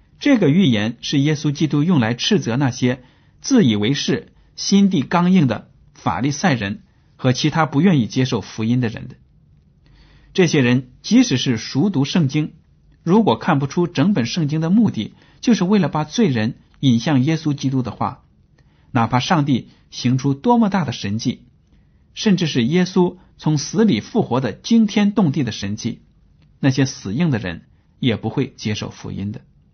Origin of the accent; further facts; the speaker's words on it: China; 这种讲法和我们中国人讲的那种善有善报、恶有恶报是非常的相似的